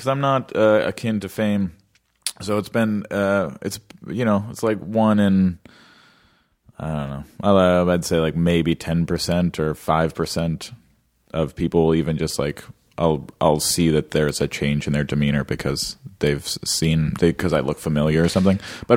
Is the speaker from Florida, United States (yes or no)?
no; Los Angeles, California, United States; I grew up in LA.